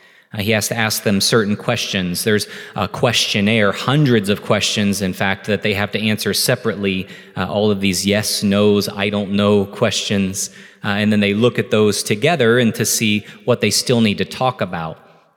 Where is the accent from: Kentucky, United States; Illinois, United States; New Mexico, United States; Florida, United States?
Kentucky, United States; Remember, I'm from Kentucky. We have to ask these questions.